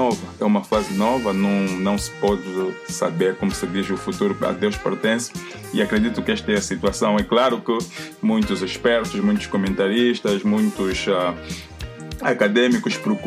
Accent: Angola; now in United Kingdom; como angolano que sou, por que não falar um pouco sobre isso?

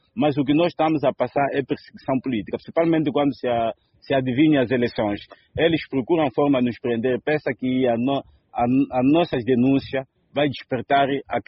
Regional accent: Angola; sou angolano que aceita engolir o sapo.

